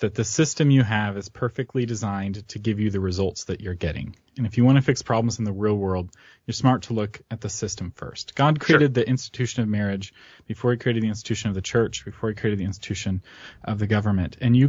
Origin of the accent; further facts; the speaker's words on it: United States; I like being an American. I like freedom.